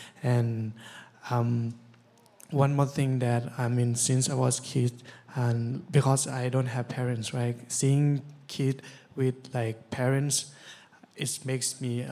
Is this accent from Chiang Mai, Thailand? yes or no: yes; Chiang Mai, Thailand; So I'm from Chiang Mai, Thailand.